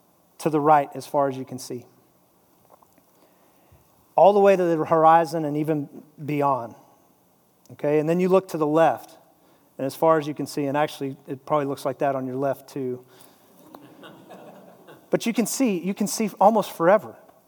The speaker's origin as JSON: {"language": "English", "town": "Lubbock", "region": "Texas", "country": "United States", "said": "Sonny and I have a very important thing in common, a very special bond. We are both from Lubbock, Texas."}